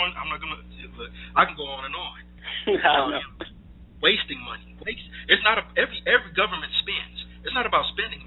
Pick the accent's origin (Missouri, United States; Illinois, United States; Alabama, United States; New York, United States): Illinois, United States; But, come on. I'm from Illinois.